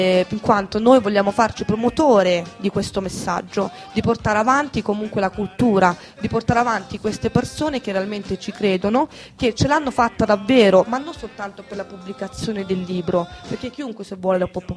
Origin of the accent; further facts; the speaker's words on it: Milan, Lombardy, Italy; born there; non sono nata negli anni 60, Milano, comunque sì, sono nata a Milano.